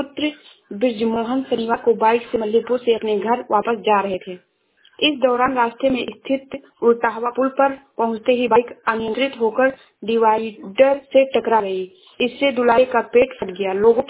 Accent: Uttar Pradesh, India; मैं जिला श्रावस्ती से हूँ।

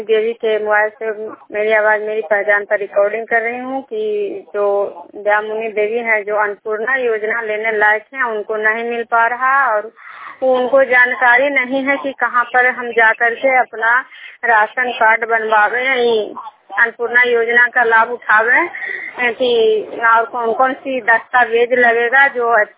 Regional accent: Vishnupur, Bihar, India; मैं विष्णुपुर ग्राम नालंदा जिला नगरनौसा प्रखंड के निवासी हूँ।

